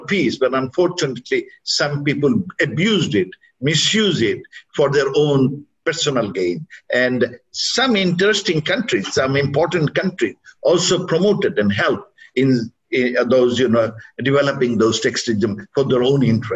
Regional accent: Sylhet, Sylhet Division, Bangladesh; And in Sylhet, I'm from Sylhet.

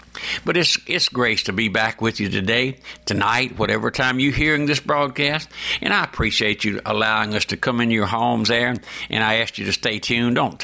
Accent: Louisiana, United States; I was born and raised here in South Louisiana on a strawberry patch.

